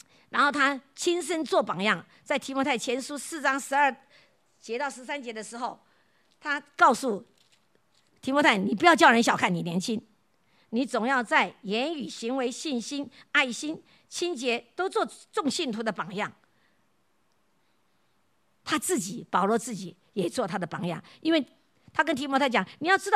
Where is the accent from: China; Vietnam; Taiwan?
China; 我们中国人就会这样了